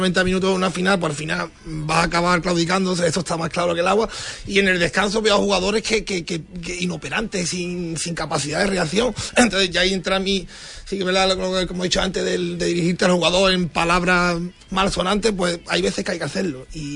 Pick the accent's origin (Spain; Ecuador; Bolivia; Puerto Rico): Spain; Moguer, Andalusia; Yo soy de Moguer, sabes lo moguereño que soy, que miro mucho por mi pueblo.